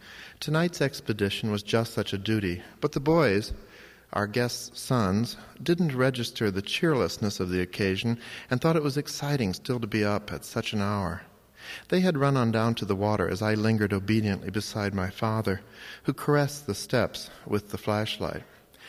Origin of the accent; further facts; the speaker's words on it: Cincinnati, Ohio, United States; born there; I was born in Cincinnati, Ohio, and I feel a special affinity for this part of the country.